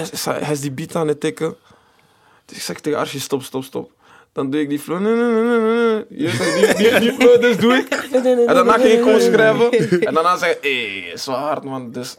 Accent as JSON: {"language": "Dutch", "country": "Belgium", "said": "Gewoon door mijn accent. Nu al voel ik me de guy uit België."}